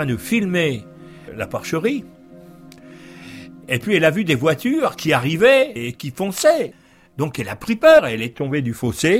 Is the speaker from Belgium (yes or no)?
no; Brittany, France; moved away; Je suis parti de Bretagne en 63. Il y avait des basses-cours dans les fermes.